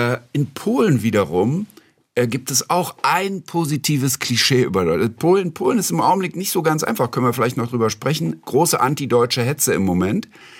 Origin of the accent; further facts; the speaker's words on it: Wuppertal, North Rhine-Westphalia, Germany; also born or lived in Warsaw, Poland; Also Wuppertal ist im Herzen, aber da bin ich kaum noch. Warschau ist die Stadt, die mich am meisten geprägt hat